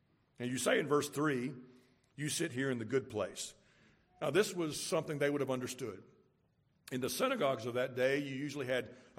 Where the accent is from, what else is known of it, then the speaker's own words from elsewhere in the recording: Jacksonville, Florida, United States; where I was raised in Jacksonville, much like here, there's places that are very, very poor.